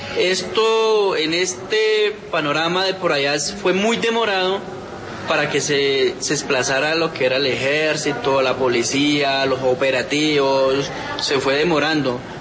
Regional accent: Gaitania, Tolima, Colombia; donde soy yo, de Gaitania, Tolima, del Oso.

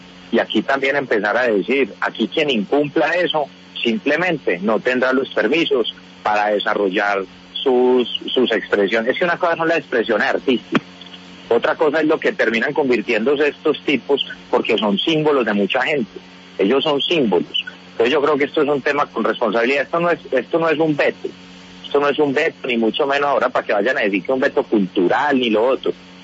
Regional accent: Colombia

